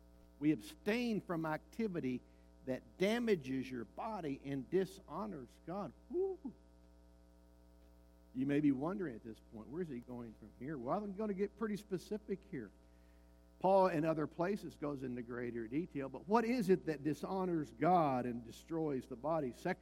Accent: Kentucky, United States; I was growing up in Western Kentucky, and it was big tobacco country, and probably still is

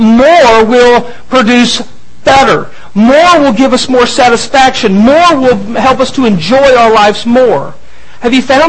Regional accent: Texas, United States; I'm from Texas, and bigger is better, and more is absolutely wonderful.

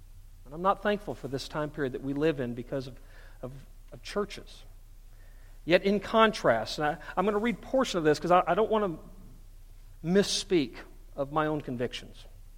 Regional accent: United States; and I say, thank God I'm an American.

